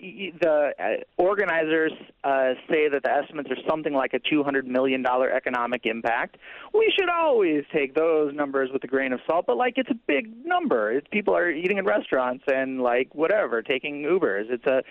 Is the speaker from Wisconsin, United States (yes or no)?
yes; Milwaukee, Wisconsin, United States; I'm from Milwaukee. Why not? It seems like fun to me.